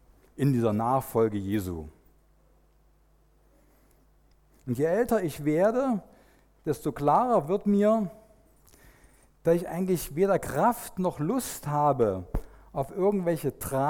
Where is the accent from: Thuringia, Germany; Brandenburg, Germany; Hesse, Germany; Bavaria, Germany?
Brandenburg, Germany; Cottbus; dann kommt man dort an, wo ich herkomme, aus Cottbus. Ganz an der polnischen Grenze.